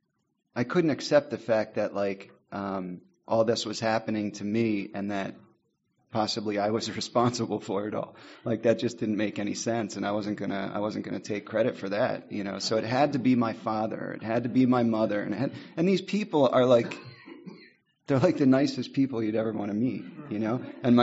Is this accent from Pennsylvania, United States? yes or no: yes; Doylestown, Pennsylvania, United States; And I am from Doylestown, Pennsylvania.